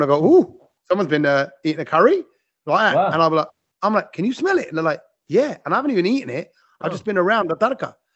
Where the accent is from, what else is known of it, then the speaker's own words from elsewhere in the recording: London, United Kingdom; I'm from the East End of London